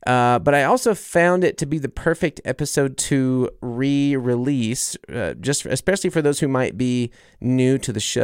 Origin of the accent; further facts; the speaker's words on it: the South, United States; Okay, you know, I'm from the South. God forbid a Southern boy talks about a little bit of mayonnaise.